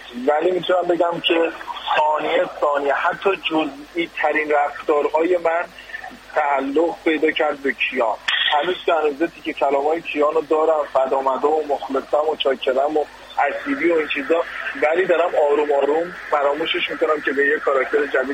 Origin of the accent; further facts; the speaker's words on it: Tehran, Tehran Province, Iran; من خودم تو اکباتان نوجوانی بزرگ شدم،